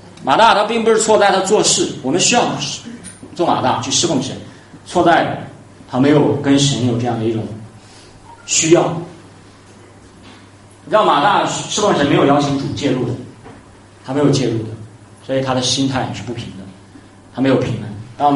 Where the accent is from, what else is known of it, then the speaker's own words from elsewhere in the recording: Henan, China; accent: Henan; 放羊娃，这是我们河南话。